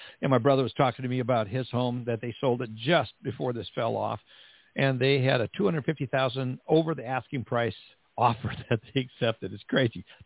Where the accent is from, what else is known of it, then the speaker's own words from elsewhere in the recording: Minnesota, United States; also born or lived in Washington State; now in Texas, United States; I grew up in Minnesota and lived up in Washington State for years, and it's Labor Day.